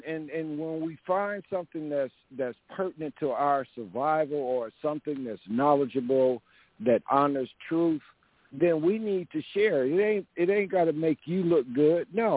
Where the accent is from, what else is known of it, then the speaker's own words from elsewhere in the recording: Aberdeen, Mississippi, United States; born there; I was born in Aberdeen, Mississippi